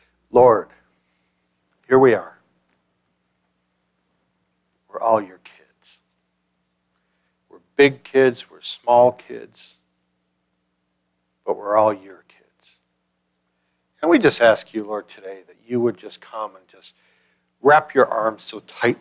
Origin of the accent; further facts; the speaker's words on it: Chicago, Illinois, United States; Okay, I grew up in Chicago to know that.